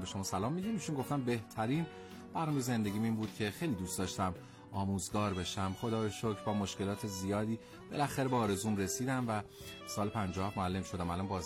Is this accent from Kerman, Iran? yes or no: yes; Kerman, Iran; خب حالا اصالتا خودم کرمانی هستم